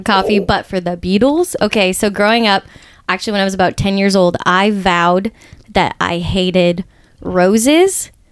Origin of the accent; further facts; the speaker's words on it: El Dorado Hills, California, United States; I grew up in El Dorado Hills, just like suburb city, and everyone played soccer and I didn't.